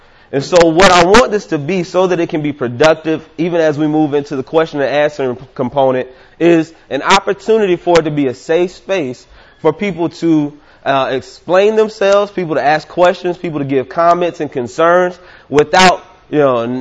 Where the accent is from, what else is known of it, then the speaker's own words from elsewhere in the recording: Atlanta, Georgia, United States; Now, I'm from the South, as I said, Atlanta, Georgia.